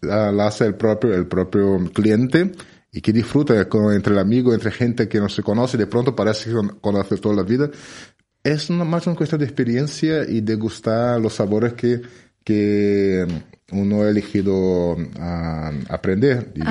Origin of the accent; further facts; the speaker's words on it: Rio de Janeiro, Brazil; now in Murcia, Spain; yo vengo de Río, donde he tenido tres restaurantes